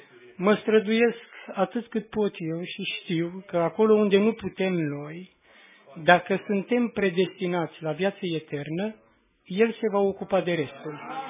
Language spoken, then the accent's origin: Romanian; Giurgiu, Giurgiu County, Romania; Deci sunt … de la Giurgiu. Suntem o biserică mică